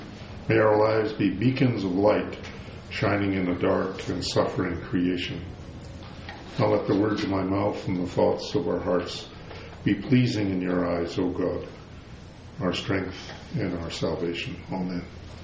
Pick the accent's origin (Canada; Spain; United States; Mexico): Canada; British Columbia; the weather reminded me of when I grew up in the Fraser Valley.